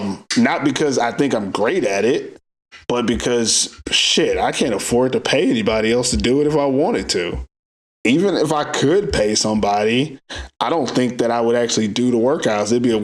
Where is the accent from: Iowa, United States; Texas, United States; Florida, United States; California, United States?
Texas, United States; I'm from Texas, so obviously we weren't doing a lot.